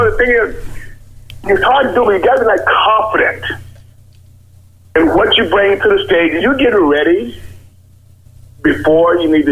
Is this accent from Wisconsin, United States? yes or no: no; Tennessee, United States; moved away; You know, I do, believe it or not, dude. I'm from Tennessee.